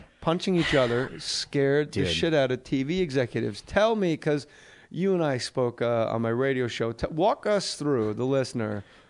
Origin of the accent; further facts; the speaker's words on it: Millville, New Jersey, United States; now in Iowa, United States; I'm originally from Millville, New Jersey. That's where my father grew up. So when I moved out here to Iowa about 10 years ago